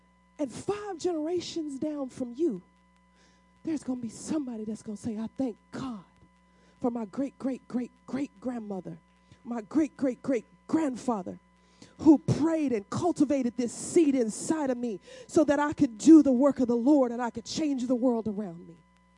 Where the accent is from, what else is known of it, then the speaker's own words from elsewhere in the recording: St. Louis, Missouri, United States; I'm originally from St. Louis, Missouri. My family's from Alabama.